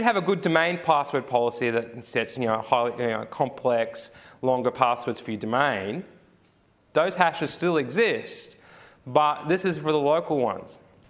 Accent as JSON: {"language": "English", "town": "Brisbane", "region": "Queensland", "country": "Australia", "said": "I know I'm from Brisbane, so it set it to an Australian time."}